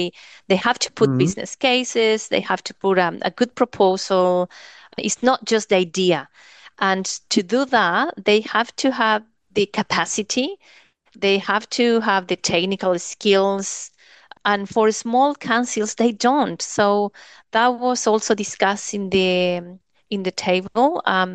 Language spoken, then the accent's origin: English; New Zealand; saying that I'm from New Zealand?